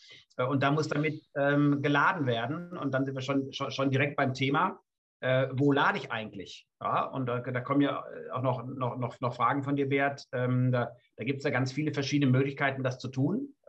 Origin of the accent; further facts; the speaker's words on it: Germany; now in Switzerland; Ihr hört das an meiner Aussprache. Ich komme aus Deutschland und verantworte hier den Dachvertrieb.